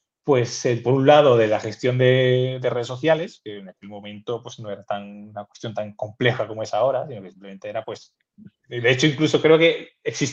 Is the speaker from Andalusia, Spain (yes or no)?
yes; Seville, Andalusia, Spain; Y yo soy de Sevilla y sí que es verdad que.